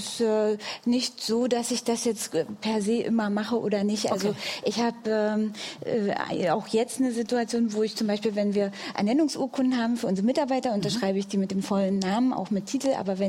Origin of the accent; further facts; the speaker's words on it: Frankfurt, Brandenburg, Germany; born there; die meisten wissen mittlerweile, dass ich ostdeutschen Migrationshintergrund habe. Ich bin in Frankfurt-Oder geboren und habe in der Tat ja 16 Jahre lang in Berlin-Neukölln gearbeitet und auch politisch gewirkt.